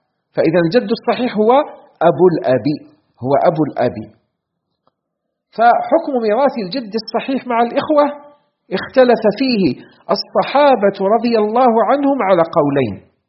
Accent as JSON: {"language": "Arabic", "country": "Algeria", "said": "بلدنا الجزائر"}